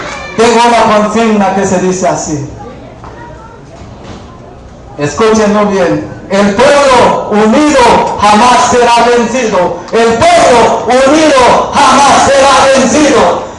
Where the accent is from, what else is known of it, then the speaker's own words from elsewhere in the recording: Huichupán, Chiapas, Mexico; yo vengo del municipio de Huichupán, en el estado de Chiapas.